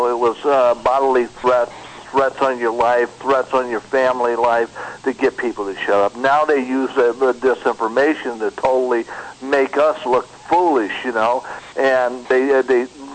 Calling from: Phoenix, Arizona, United States; Hey, Kevin … calling from Phoenix.

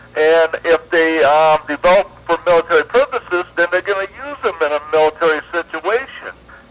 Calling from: Phoenix, Arizona, United States; calling from Phoenix.

